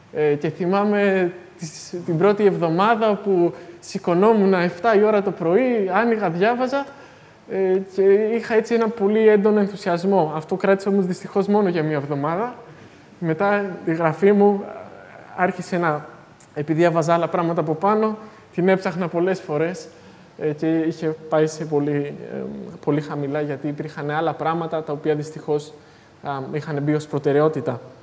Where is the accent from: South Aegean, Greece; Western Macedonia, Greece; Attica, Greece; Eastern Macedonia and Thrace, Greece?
Attica, Greece; Athens; now in Thessaloniki, Greece; είμαι από την Αθήνα και είμαι στο τρίτο έτος στην Οδοντιατρική Σχολή εδώ στο Αριστοτέλειο Πανεπιστήμιο.